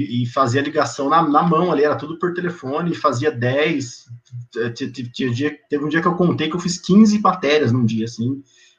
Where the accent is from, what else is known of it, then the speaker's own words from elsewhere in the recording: Presidente Prudente, São Paulo, Brazil; eu sou de Presidente Prudente, interiorzão de São Paulo. É uma cidade que na região ali ela é importante, ela tem 210, 215 mil habitantes, mas é um centro importante regional.